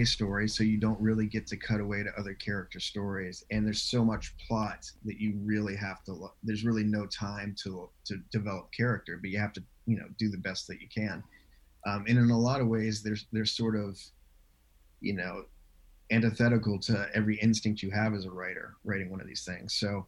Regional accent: Marietta, Georgia, United States; Yeah, well, I grew up in Marietta, Georgia, and went to University of Georgia.

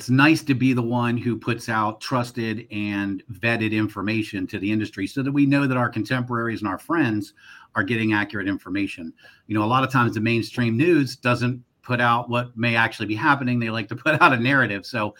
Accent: Pennsylvania, United States; also born or lived in Florida; now in Los Angeles, United States; We originally, where we grew up at, was on the East Coast. We grew up in Pennsylvania and then moved to Florida. And we've been in California now for over a decade

